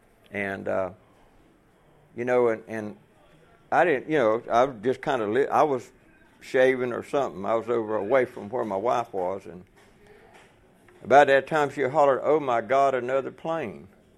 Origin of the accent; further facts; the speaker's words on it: Georgia, United States; I'm from South Georgia. We're kind of slow anyway.